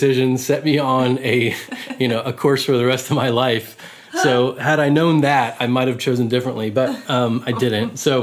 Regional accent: Austin, Texas, United States; I grew up in Austin.

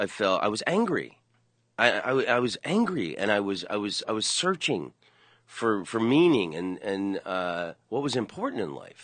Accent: Orlando, Florida, United States; And well, it's like I grew up in Orlando, and there's the East-West Expressway, and it was a toll road.

